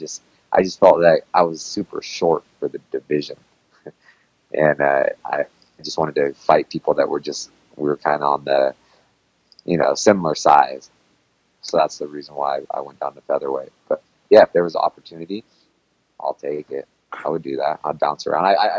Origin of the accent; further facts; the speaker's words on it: Sacramento, California, United States; I'm from Sacramento, so that's my gym, and it always will be.